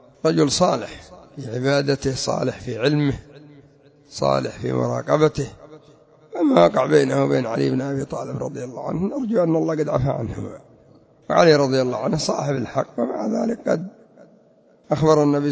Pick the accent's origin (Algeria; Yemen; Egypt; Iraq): Yemen; Tihama; يقول الحوثيون عندنا في تهامة يخطبون الجمعة يسبون معاوية عمرو بن العاص